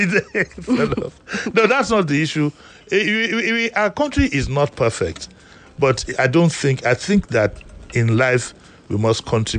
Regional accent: United Kingdom; I'm proud of my country. I'm British.

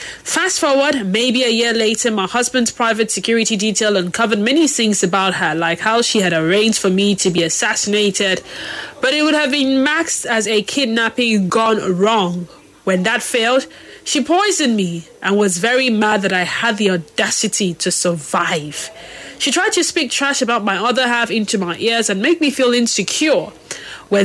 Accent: Nigeria; look at my duty as a Nigerian.

